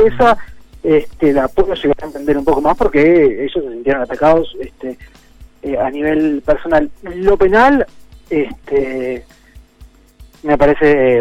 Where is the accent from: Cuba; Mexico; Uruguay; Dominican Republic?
Uruguay; nosotros como uruguayos